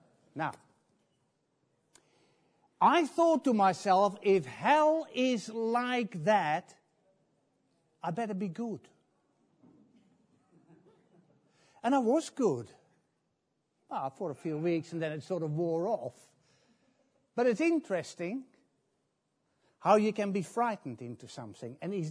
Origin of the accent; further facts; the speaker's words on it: Netherlands; English is a second language; As you can tell, I come from Holland, you know.